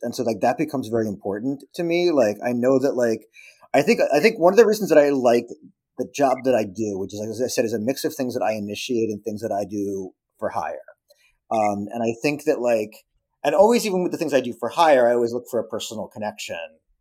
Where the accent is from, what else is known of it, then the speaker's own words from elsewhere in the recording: Poughkeepsie, New York, United States; I grew up in Poughkeepsie because when I was growing up, it still is an IBM town to a degree. But when I grew up there in the 70s and 80s, it was very much an IBM town.